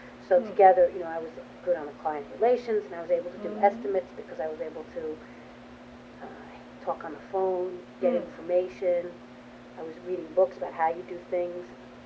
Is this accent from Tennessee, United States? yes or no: no; New York City, New York, United States; then I moved back to New York City, because I was from New York, and I was getting bored in the country. I'd spent 8 years there